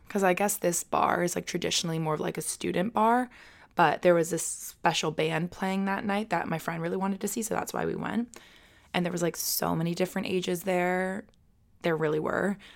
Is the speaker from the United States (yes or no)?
no; Kingston, Ontario, Canada; the amount of people who looked at me with pity in their eyes when I said I was from Kingston